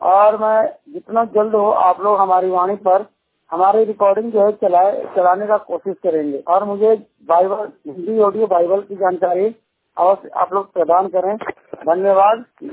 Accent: Aurangabad, Bihar, India; मैं बिहार औरंगाबाद रसैया का निवासी हूँ

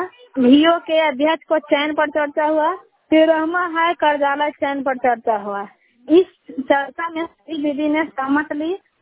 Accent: Bihar, India; मैं नालंदा जिला के रहने वाली हूँ।

